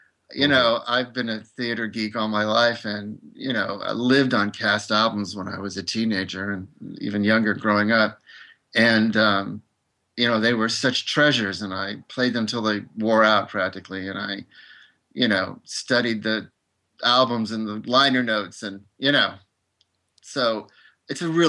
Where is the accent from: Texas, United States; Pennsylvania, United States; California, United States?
California, United States; Los Angeles; In Los Angeles.